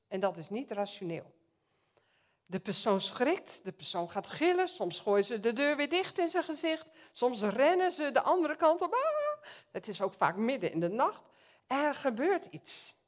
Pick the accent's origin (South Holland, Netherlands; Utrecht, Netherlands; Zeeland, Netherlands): Utrecht, Netherlands; Soest; ik kom uit Soest. Niet zo heel ver hier vandaan, achter Amersfoort. Ik ben getrouwd, 5 dochters, waarvan 4 uit huis zijn.